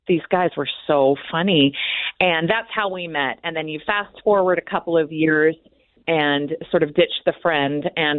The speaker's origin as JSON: {"language": "English", "town": "Lincoln", "region": "Nebraska", "country": "United States", "tie": "born or raised there", "said": "I was raised in Lincoln, Nebraska, came out to college at Brigham Young University, like many people do."}